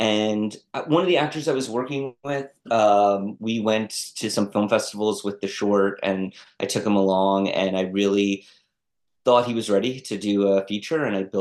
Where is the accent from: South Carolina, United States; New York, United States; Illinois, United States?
New York, United States; New York City; My parents were my dad was in the music business. I grew up in Greenwich Village.